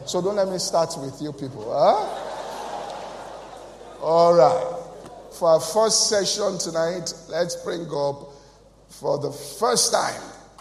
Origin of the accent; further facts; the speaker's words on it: Ibadan, Oyo, Nigeria; I forgot because I grew up in Ibadan.